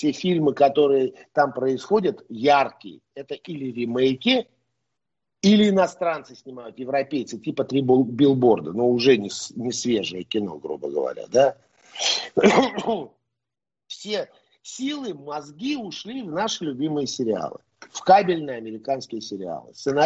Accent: Moscow, Russia; ну, я москвич, но в Армении отдыхал очень много в год, каждый год, по 4 месяца.

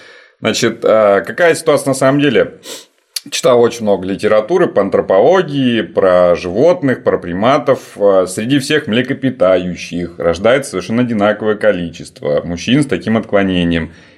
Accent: Belgorod, Belgorod Oblast, Russia; Например, если по моему родному городу Белгороду, как у нас говорят

